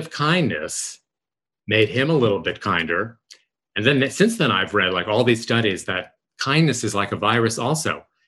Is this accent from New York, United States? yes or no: yes; New York, United States; So as you know, I grew up in New York.